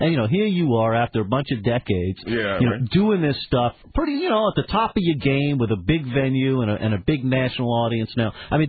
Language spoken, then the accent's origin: English; New Orleans, Louisiana, United States; I did this stuff growing up in New Orleans across a dinner table every night of the week for nothing.